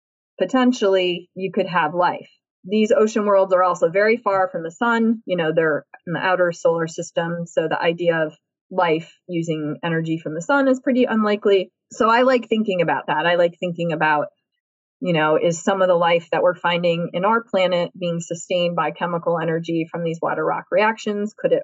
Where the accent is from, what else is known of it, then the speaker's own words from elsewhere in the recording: Midwest, United States; I also grew up in the landlocked Midwest.